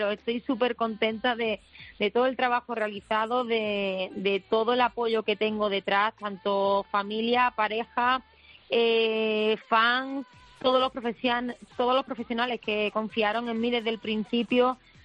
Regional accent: Alhaurín de la Torre, Andalusia, Spain; Pues soy de la Orina de la Torre.

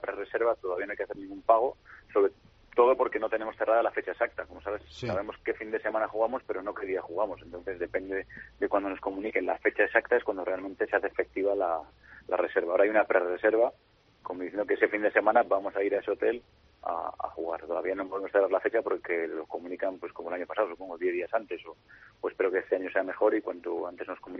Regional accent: Spain

